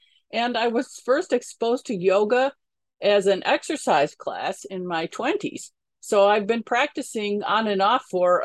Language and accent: English; Buffalo, New York, United States; now in Cary, United States; I'm originally from Buffalo, New York, and I've been living in Cary, North Carolina for about 30 years now with my husband and three children.